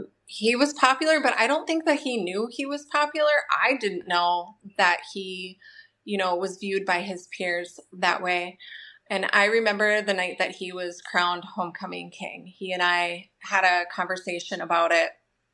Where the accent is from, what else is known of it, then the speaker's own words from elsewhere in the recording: Marquette, Michigan, United States; I am from Marquette, Michigan, and I am